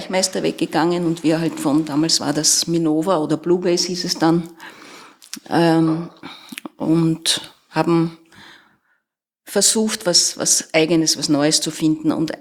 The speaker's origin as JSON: {"language": "German", "country": "Austria", "said": "ich komme aus Österreich"}